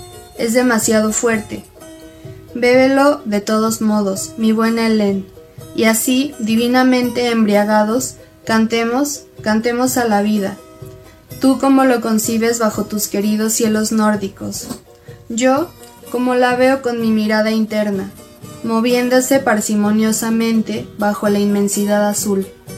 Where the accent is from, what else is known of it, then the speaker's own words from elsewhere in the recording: Puebla, Mexico; Yo soy de Puebla